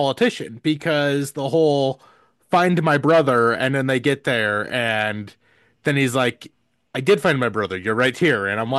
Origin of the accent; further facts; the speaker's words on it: Cleveland, Ohio, United States; sorry, I'm from Cleveland, we go tribe.